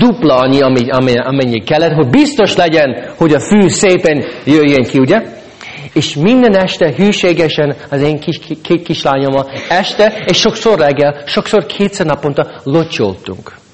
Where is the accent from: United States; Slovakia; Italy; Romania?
United States; St. Louis, Missouri; also born or lived in Budapest; now in Hungary; És Szent Louisban, ahol nőttem fel, abban a városban mindenkinek van saját kertes ház, saját kert, és én úgy nőttem fel, mint kisgyerek, játszottunk a kertben, és mi 7 évig Budapesten laktunk, a belvárosban